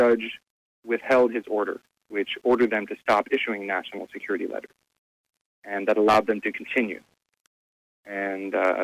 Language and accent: English; United States; I felt certain that I always have the right to talk to a lawyer since I'm an American.